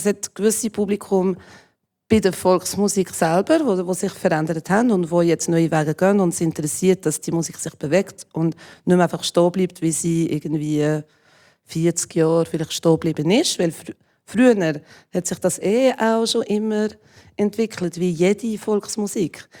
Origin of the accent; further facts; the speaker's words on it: Jura, Switzerland; ich bin im Jura aufgewachsen. Das war noch schlimmer als in Zürich. Ja, ich bin zwar ein Welschi, aber meine Eltern waren Deutschschweizer in einem Kaff